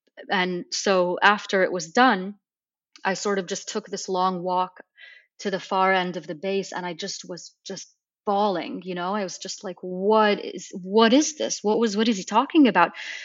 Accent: Egypt; I grew up in Egypt and I grew up in a Muslim family that wasn't very religious

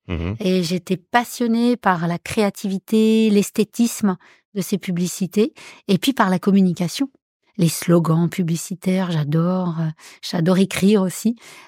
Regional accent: Chalon-sur-Saône, Bourgogne-Franche-Comté, France; born there; Moi, je suis née en Bourgogne, à Chalon-sur-Saône, et j'ai fait mes études à Dijon.

